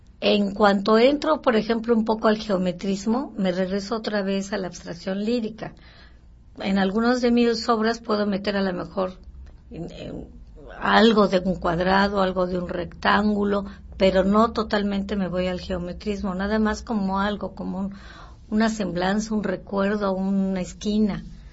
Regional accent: Querétaro, Mexico; Yo soy de Querétaro y viendo que yo no tenía oído para el musical

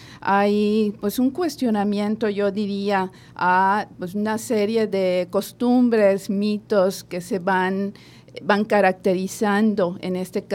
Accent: Yucatán, Mexico; las referencias a lo local, lo que nos es próximo como yucatecos.

